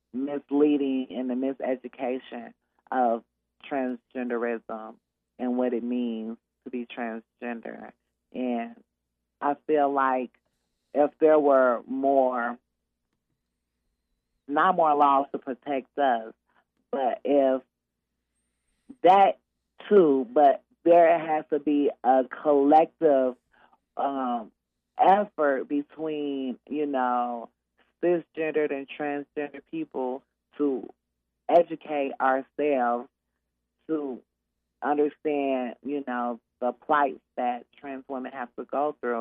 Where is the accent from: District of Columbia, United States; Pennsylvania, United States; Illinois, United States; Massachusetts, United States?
Illinois, United States; Chicago; I grew up in Chicago and I faced lots of violence growing up there.